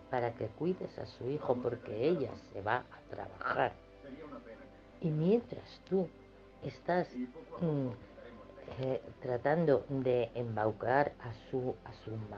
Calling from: Madrid, Community of Madrid, Spain; de Madrid.

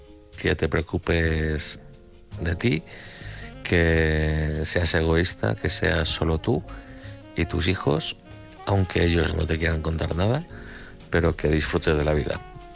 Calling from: Madrid, Community of Madrid, Spain; de Madrid.

